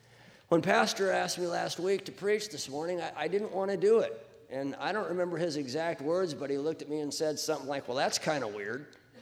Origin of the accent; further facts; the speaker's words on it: Rocky Mountains, United States; I grew up in the Rockies.